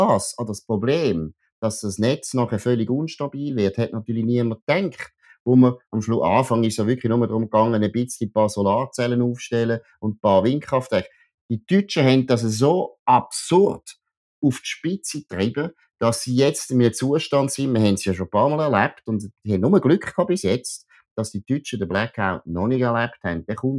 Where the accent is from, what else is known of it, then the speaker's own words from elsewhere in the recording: Switzerland; Jetzt hoffentlich machen wir nicht als Schweizer noch Sport die grossen Fehler auch noch.